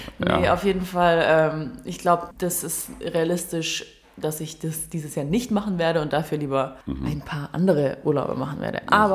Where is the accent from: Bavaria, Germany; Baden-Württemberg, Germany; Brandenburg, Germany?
Baden-Württemberg, Germany; Friedrichshafen; Ich komme ja aus Friedrichshafen und die Leute, die aus Friedrichshafen kommen, nennen sich und werden genannt Häfler.